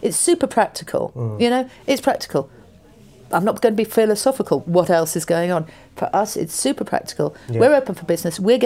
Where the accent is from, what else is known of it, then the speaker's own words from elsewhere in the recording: United Kingdom; I'm British.